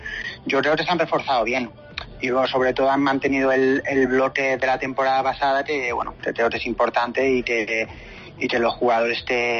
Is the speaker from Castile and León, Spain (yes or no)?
no; Balearic Islands, Spain; Yo soy de Mallorca, bueno, cada uno tira un poco para lo suyo, ¿no? Mi mujer tira más para Huesca, yo más para Mallorca.